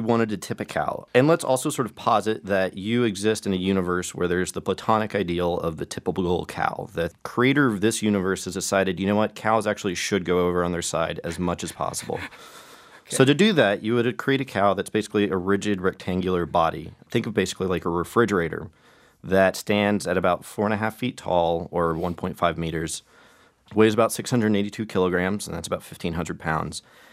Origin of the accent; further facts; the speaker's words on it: Oklahoma, United States; I grew up in Oklahoma. You know, I had been around cows.